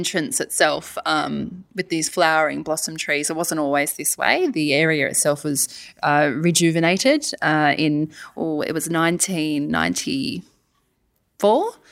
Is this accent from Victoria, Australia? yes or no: no; Sydney, New South Wales, Australia; moved away; No, I've been in Carra for 7 years. So I was born in Sydney. So I'm a Sydney girl, and I've been in the country now for 7 years.